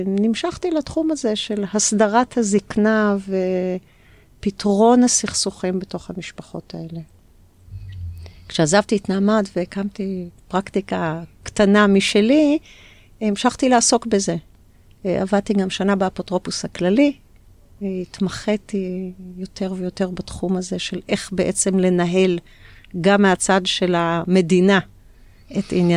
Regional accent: Jerusalem, Jerusalem District, Israel; אני ילידת ירושלים, שנות ה-60, גדלתי בבית דתי-לאומי, מה שקוראים היום, מפדל של פעם, כיפות סרוגות, התחנכתי בבית ספר מעלה, שהיה מאוד מוכר בירושלים

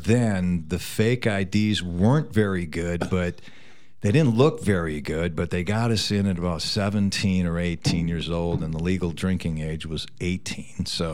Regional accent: La Crosse, Wisconsin, United States; La Crosse in the 70s is really this microcosm of creativity that I witnessed.

